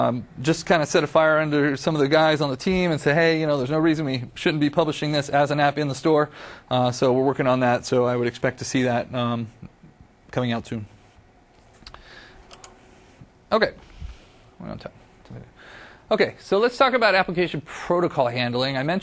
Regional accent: San Diego, California, United States; I grew up in San Diego, so I'm always looking to go home.

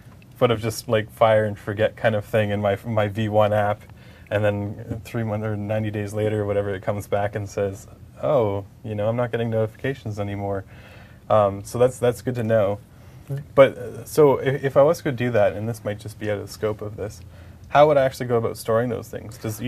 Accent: Canada; Use Canada because I'm Canadian.

